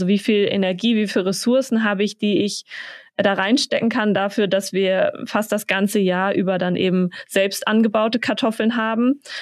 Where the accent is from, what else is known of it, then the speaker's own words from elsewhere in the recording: Schleswig-Holstein, Germany; Ich bin auf dem Dorf aufgewachsen in Schleswig-Holstein und wir hatten früher eben einen großen Garten